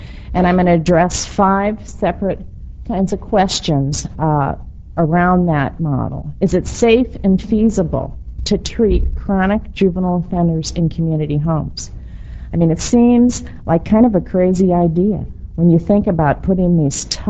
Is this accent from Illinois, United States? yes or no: yes; Chicago, Illinois, United States; I was raised in Chicago, and my sister was in college in Madison